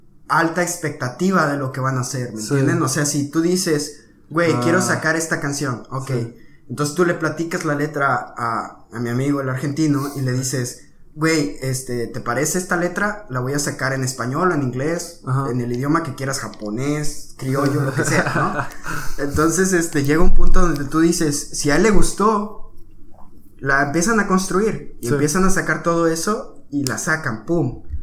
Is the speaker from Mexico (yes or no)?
yes; Mexico; Yo soy mexicano, somos de otra frontera.